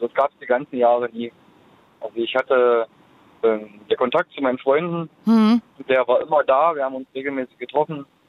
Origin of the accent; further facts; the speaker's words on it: Schwarzheide, Brandenburg, Germany; born there; Ja, also ich bin gebürtiger Brandenburger, genau zu sein Schwarzheide, also in der Nähe von Senftenberger See.